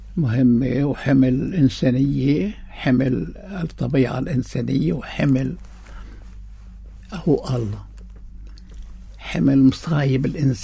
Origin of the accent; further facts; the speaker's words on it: Lebanon; أنا لبناني.